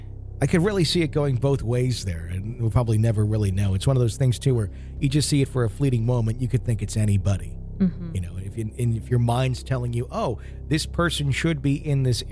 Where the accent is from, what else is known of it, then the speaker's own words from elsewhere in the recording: Virginia, United States; I grew up in Northern Virginia and have spent most of my life in the woods hunting.